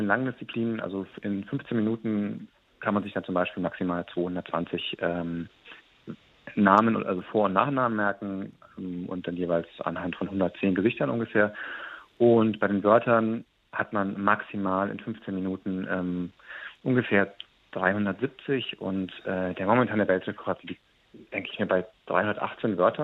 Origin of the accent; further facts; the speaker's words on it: Munich, Bavaria, Germany; Ganz, ganz, ganz viele in meiner Heimatstadt München.